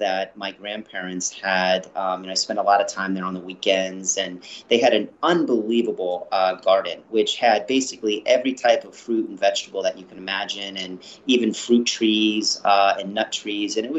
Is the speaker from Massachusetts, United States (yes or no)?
yes; Boston, Massachusetts, United States; born there; now in Los Angeles, United States; I was born in Boston, actually, but have been living in LA for over 20 years now. So I feel like I definitely am a true Angeleno at this point.